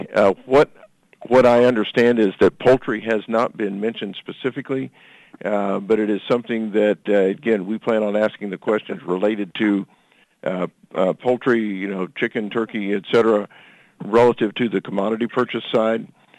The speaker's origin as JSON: {"language": "English", "region": "Kansas", "country": "United States", "tie": "born or raised there", "said": "I grew up in Southwest Kansas, and we deal a lot with, you know, my granddad and dad grew grain sorghum"}